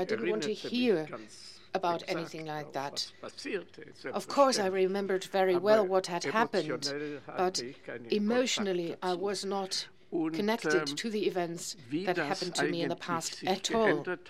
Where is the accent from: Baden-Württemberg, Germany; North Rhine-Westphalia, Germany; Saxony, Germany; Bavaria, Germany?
Bavaria, Germany; Bayreuth; I come from Bayreuth and I'm working for the Anne Frank Center here in Berlin.